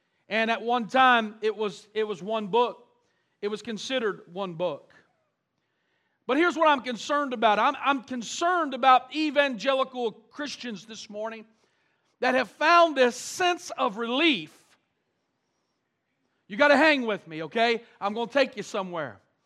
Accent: United States; Even though I'm an American and I love America, I will continue to love America.

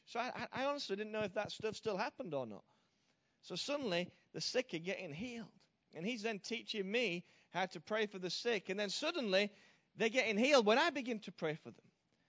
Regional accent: Yorkshire and the Humber, United Kingdom; He was a British guy. We came from the same part of England. We came from Yorkshire, which produces some great preachers over the years.

